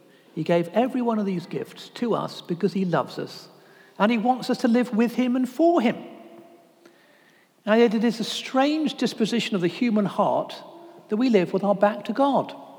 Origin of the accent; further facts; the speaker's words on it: Pittsburgh, Pennsylvania, United States; now in Oxford, United Kingdom; you'll hear from my accent, I'm not from around these parts. I was from Pittsburgh, Pennsylvania. I can't say that now, I'm back in Oxford.